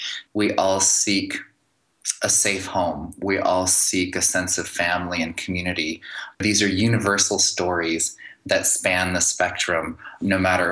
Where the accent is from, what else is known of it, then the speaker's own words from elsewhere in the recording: Santa Fe, New Mexico, United States; When I grew up in Santa Fe, I went to bilingual public schools in the day, and then I went to martial arts classes in the evening, and I had this family that was Korean and American, and I had friends who were Latino and American Indian.